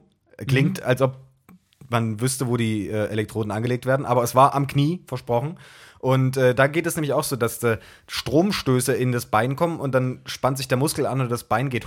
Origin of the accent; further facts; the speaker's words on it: Saarland, Germany; moved away as an adult; Ich komme gebürtig auch aus dem Saarland und habe dort gelebt, bis ich 21 war.